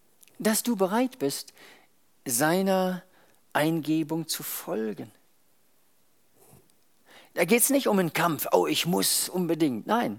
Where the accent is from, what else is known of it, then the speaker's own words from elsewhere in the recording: South Africa; Ich bin in Südafrika aufgewachsen.